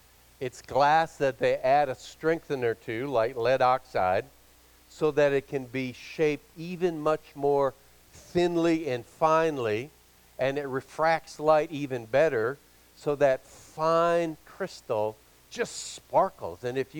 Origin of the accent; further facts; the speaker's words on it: Brookfield, Wisconsin, United States; When I was a young boy growing up in Brookfield, which is a little growth community outside of Milwaukee in the 60s. No, in the 50s